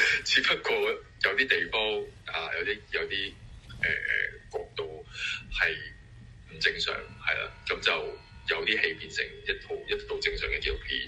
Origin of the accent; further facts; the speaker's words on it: Hong Kong; 香港嘅情況好惡劣，我哋香港人嘅狀態好模糊或者好好迷混沌。